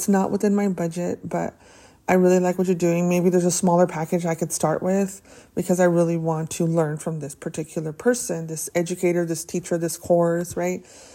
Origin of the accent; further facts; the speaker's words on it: Arizona, United States; My home state is Arizona. It will always be my home state, but I absolutely love my new state that I'm